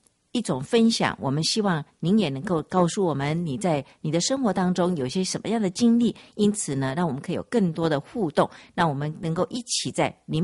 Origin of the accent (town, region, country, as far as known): China